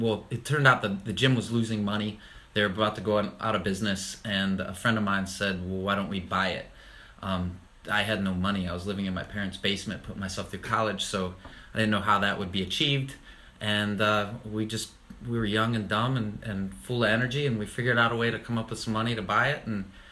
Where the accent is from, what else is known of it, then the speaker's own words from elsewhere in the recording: Ohio, United States; now in Charlotte, United States; So, born and raised in Ohio and came down to Charlotte in 2002 for some sunshine.